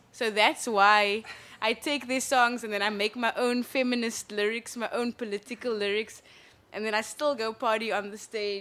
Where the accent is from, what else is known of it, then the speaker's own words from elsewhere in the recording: South Africa; I come from South Africa and South Africa just came out of apartheid.